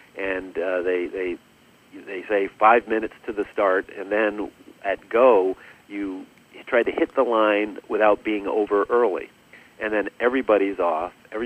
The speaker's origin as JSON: {"language": "English", "town": "Pittsburgh", "region": "Pennsylvania", "country": "United States", "tie": "born or raised there", "said": "I grew up sailing in Pittsburgh, so, you know, it qualifies pretty much as Midwest"}